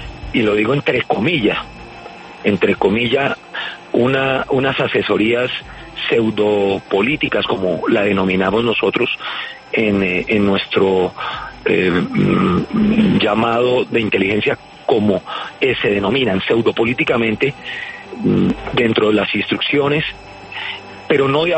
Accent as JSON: {"language": "Spanish", "country": "Colombia", "said": "Como colombiano"}